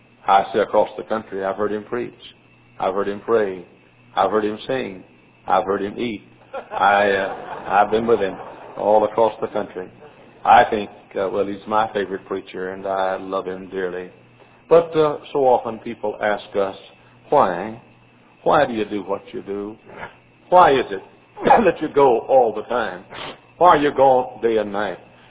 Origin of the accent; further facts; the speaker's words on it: Dallas, Texas, United States; And I could say, I grew up in Oak Cliff, in southwest Dallas.